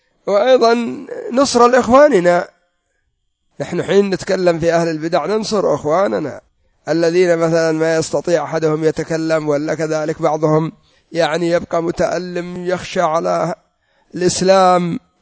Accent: Yemen; عندنا في اليمن قدرية؟ نعم، كلهم قدرية.

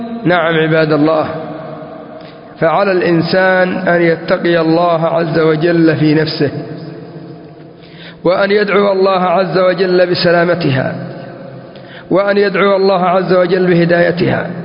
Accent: Yemen; كان عندنا في اليمن مركز واحد

